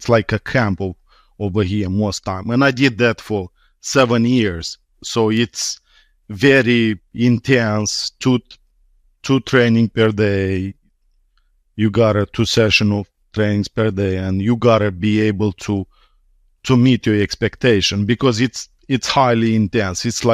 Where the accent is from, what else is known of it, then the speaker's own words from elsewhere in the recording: Nisporeni, Nisporeni District, Moldova; born there; English is a second language; So I was born in Nisporen, and then I went to Chisinau, which is capital of Moldova.